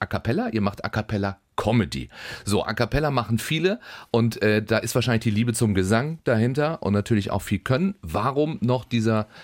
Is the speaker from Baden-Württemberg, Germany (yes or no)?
no; Schleswig-Holstein, Germany; Viele haben noch nicht mal einen Keller bei uns in Schleswig-Holstein.